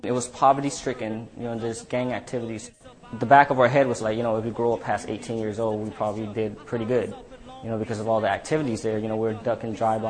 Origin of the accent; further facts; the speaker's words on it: Cambodia; English is a second language; I'm from Cambodia. … I was born in a concentration camp during the killing field.